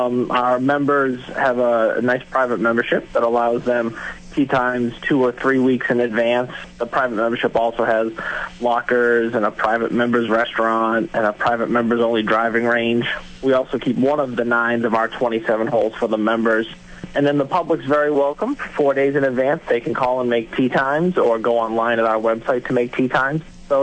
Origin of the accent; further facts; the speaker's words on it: Brighton, Massachusetts, United States; I'm local from Brighton my whole life